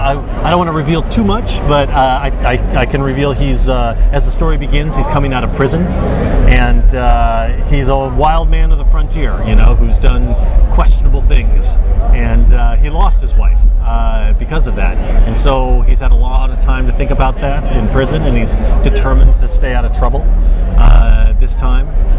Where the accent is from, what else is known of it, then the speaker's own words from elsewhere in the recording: Texas, United States; I grew up in Texas, and I loved Westerns, and I'm half Korean